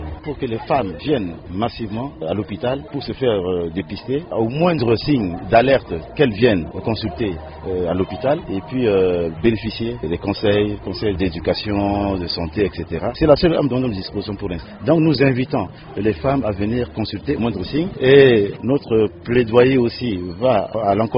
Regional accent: Central African Republic; chez nous, en République centrafricaine.

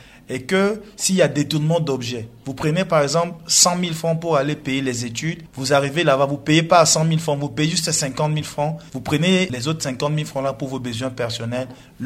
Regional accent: Central African Republic; chez nous, en République centrafricaine

